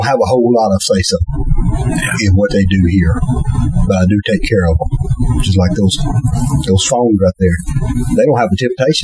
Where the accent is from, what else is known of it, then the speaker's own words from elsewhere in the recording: Hatton, Alabama, United States; And I mean, I'm from Hatton. We never played Sheffield.